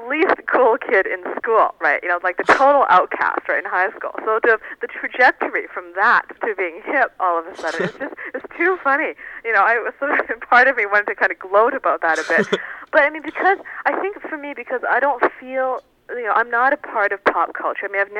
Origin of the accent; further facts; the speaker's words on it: Canada; because I am Chinese Canadian